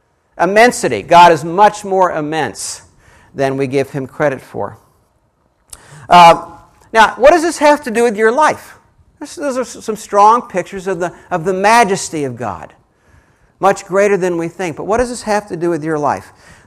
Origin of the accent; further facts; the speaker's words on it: Colorado, United States; One of the things growing up in Colorado I loved to do is when our family went up in the mountains and camped out during the summer